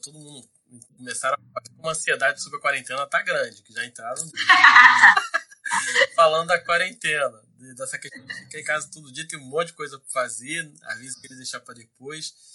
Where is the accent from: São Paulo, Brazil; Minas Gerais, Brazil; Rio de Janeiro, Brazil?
Rio de Janeiro, Brazil; São João de Meriti; now in Rio de Janeiro, Brazil; É, eu fui criado em São João, moro agora, eu tô morando em Realengo.